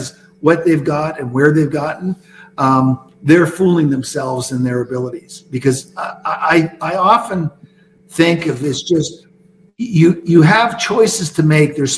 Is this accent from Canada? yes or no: yes; Canada; also born or lived in Newark, New Jersey, United States; in 1956, in December, my mom told my dad, when I was born in Newark, New Jersey, and my mom told my dad, we're moving back to Canada.